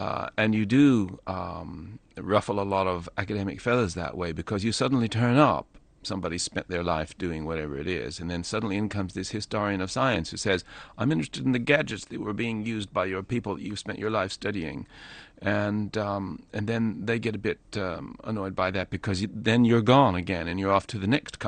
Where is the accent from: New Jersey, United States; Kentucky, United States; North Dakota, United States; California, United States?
Kentucky, United States; also born or lived in London; now in Somerset, United Kingdom; Well, I come from Kentucky, which is very like Somerset, and I've spent most of my life in England